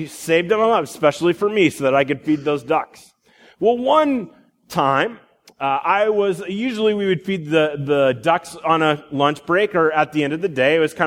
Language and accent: English; Iowa, United States; I grew up in Iowa, and my folks lived on a small acreage.